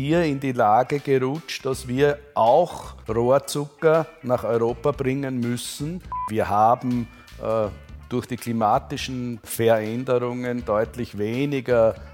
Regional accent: Burgenland, Austria; Ich bin Burgenländer, ich bin bekennender Burgenländer, ich habe ganz tiefe Wurzeln im Burgenland. Ich bin sehr lang schon beruflich unterwegs, habe aber das Burgenland nie als meine Heimat verlassen.

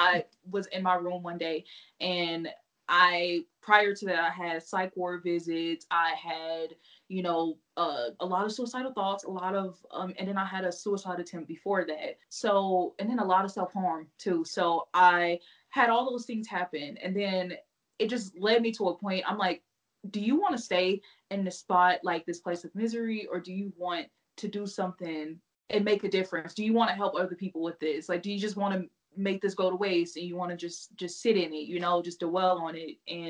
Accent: Missouri, United States; now in Utah, United States; I'm from Missouri though.

